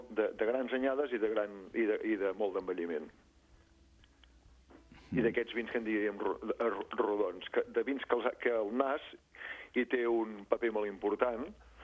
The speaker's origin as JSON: {"language": "Catalan", "town": "Besalú", "region": "Catalonia", "country": "Spain", "said": "A casa meu, que sóc de Besalú, fèiem..."}